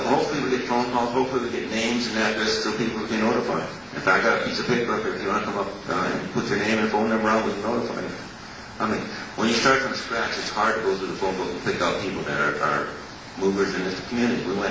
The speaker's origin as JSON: {"language": "English", "region": "Wales", "country": "United Kingdom", "said": "I am Welsh, and I just don't like another government agency coming down the road"}